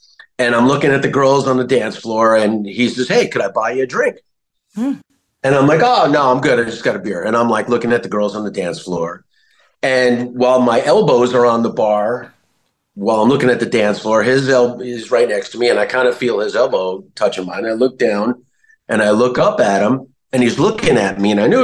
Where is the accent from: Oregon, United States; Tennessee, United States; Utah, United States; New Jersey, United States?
New Jersey, United States; I mean, I grew up in New Jersey, going into New York City every day auditioning.